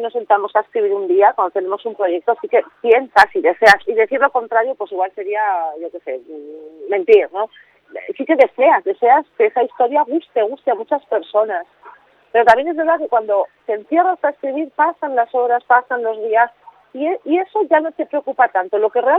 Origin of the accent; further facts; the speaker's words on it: Aragon, Spain; sobre todo de donde yo vengo, porque yo vivo en el Pirineo, entonces eso es plena montaña.